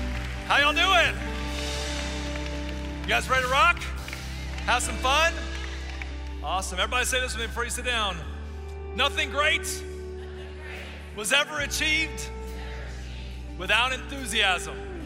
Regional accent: Miami, Florida, United States; now in Tennessee, United States; I have a farm. I literally moved from Miami. I'm from Miami to the farm.

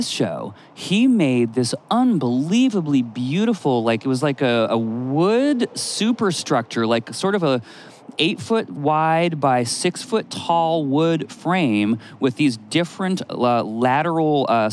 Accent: Vermont, United States; So I'm from New England, right? I'm from Vermont.

